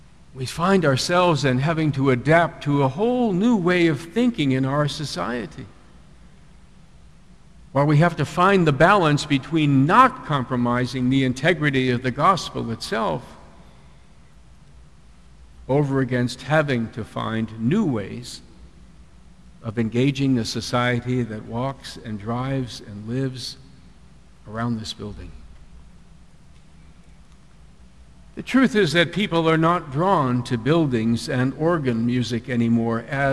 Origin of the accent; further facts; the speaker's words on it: Huntington, New York, United States; I grew up on Long Island, New York, in a town called Huntington.